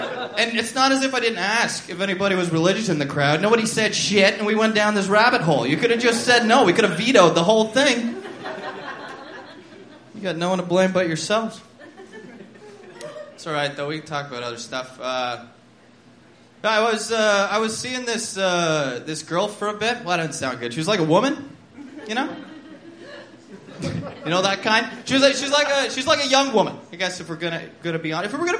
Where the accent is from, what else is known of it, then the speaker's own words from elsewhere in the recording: Ottawa, Ontario, Canada; now in United Kingdom; I do live in the UK now, but I'm from Ottawa originally.